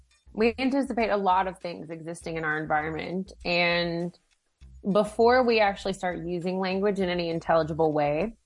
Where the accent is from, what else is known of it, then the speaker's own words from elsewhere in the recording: the South, United States; accent: Southern; My Southern accent might be different and confusing to them.